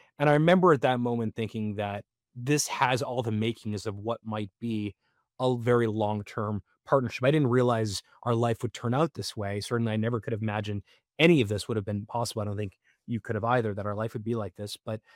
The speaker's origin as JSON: {"language": "English", "region": "Florida", "country": "United States", "tie": "born or raised there", "also_born_or_lived": "Canada", "said": "I was born in Canada. I grew up in South Florida."}